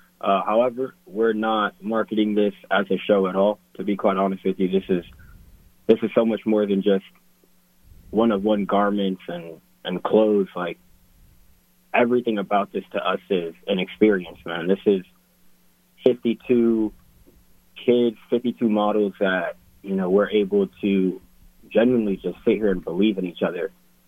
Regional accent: New York, United States; I am from Manhattan. I'm from Inwood in New York.

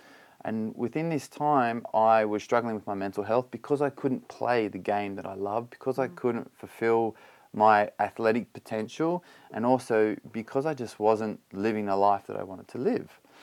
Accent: Australia; moved away as an adult; also born or lived in America / Belgium / United Kingdom; Yeah, so I grew up in Australia many, many years ago

